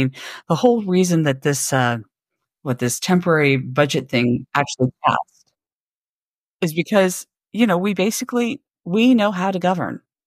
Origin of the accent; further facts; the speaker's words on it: Missouri, United States; I was hearkening back to when I was young and in college, and so I come from West Central Missouri.